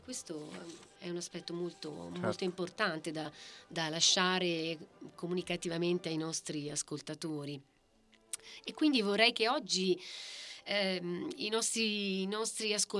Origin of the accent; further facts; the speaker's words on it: Tuscany, Italy; E che noi siamo toscani e che quindi dobbiamo sapere.